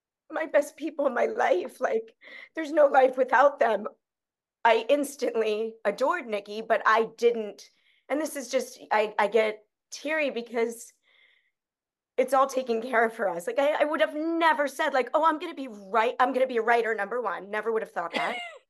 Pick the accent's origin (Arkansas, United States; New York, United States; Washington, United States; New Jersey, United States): New Jersey, United States; But I also knew I couldn't tell it by myself because I'm from Jersey.